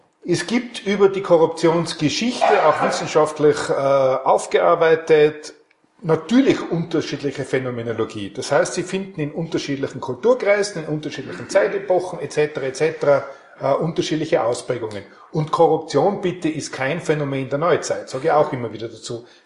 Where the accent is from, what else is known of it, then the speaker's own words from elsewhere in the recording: Tyrol, Austria; als Tiroler darf ich das sagen.